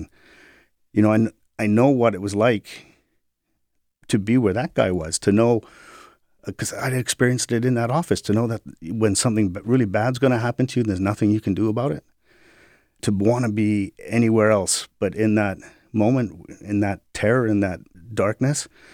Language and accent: English; England, United Kingdom; So we bonded over all kinds of weird, quirky Monty Python things, and as weird English people do.